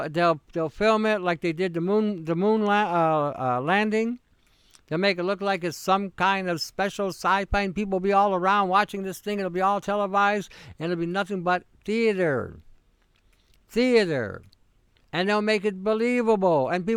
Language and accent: English; Canada; I am Canadian. I live in Canada.